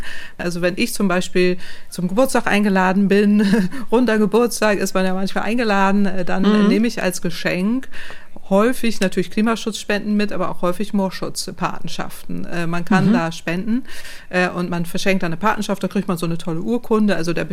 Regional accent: Lower Saxony, Germany; Ich komme aus der Moor-Gegend. Ich bin da aufgewachsen.

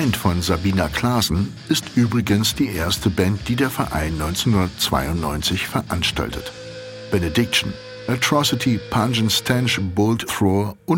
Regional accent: Magdeburg, Saxony-Anhalt, Germany; In Magdeburg, meiner Heimatstadt, gab es zu DDR-Zeiten sogar ein sehr bekanntes Festival

